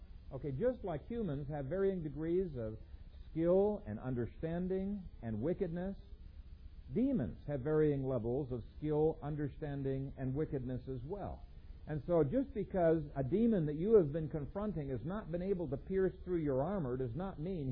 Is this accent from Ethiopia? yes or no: yes; Ethiopia; when I was growing up in Ethiopia